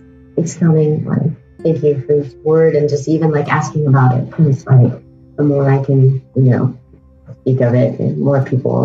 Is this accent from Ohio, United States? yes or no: no; Texas, United States; But growing up in Texas, there is no way in hell I was going to say anything to my family members about that.